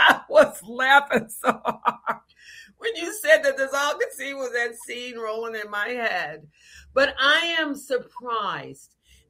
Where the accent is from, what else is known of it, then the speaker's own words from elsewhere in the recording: the South, United States; Every time, even in the South, and I'm from the South, even in the South